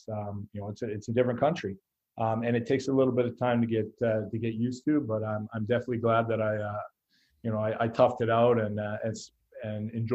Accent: Squamish, British Columbia, Canada; I'm some skid from Squamish out in the West Coast

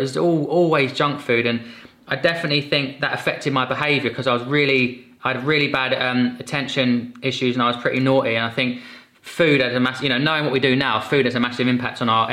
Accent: Epsom, South East England, United Kingdom; born there; So I was born in Epsom in Surrey.

